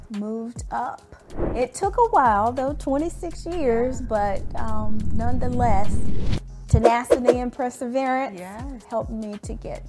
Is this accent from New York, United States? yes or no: no; Alabama, United States; I grew up in Alabama and always trying to, you know, be the best, do more, fit in.